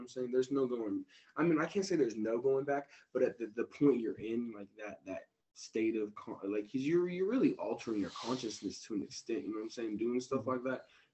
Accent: Las Vegas, Nevada, United States; Okay, so I grew up in Las Vegas.

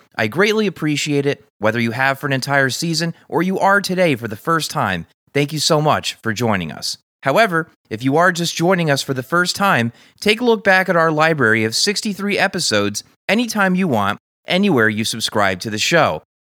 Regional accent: Newtown, Connecticut, United States; Lisa also came to my hometown of Newtown and took the photos for Sweeten Up Podcast.

